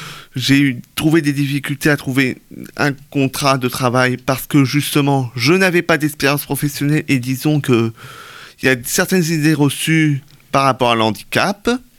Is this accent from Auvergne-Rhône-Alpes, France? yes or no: no; Lagny-sur-Marne, Île-de-France, France; born there; j'ai 28 ans, je suis né à Lagny-sur-Marne